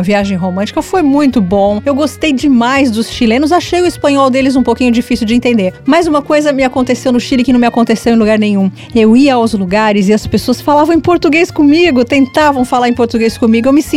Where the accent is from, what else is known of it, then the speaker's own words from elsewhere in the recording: São Paulo, Brazil; Até eu sou de São Paulo, né?